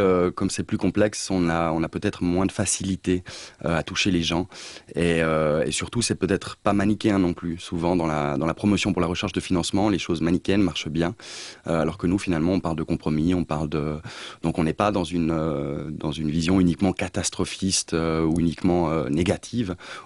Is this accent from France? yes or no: no; North, Cameroon; je suis né au Nord Cameroun, à la porte d'un des plus grands parcs nationaux du Cameroun, le parc de Waza. Et c'est probablement aussi le fait que j'ai grandi pendant mes 10 premières années dans des espaces où il y avait de la grande faune